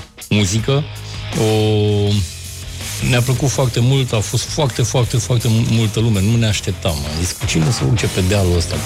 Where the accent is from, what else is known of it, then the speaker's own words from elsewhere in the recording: Petroșani, Hunedoara County, Romania; Și după aceea avem la Petroșan, orașul meu natal, unde abia aștept să cânt.